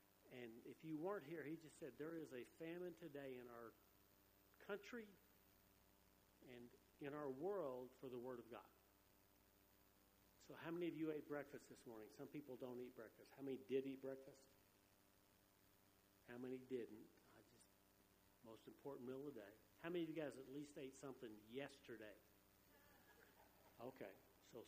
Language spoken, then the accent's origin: English; Arkansas, United States; Now, I grew up in Arkansas. We didn't have sheep pens. We had pens, but they were for cattle.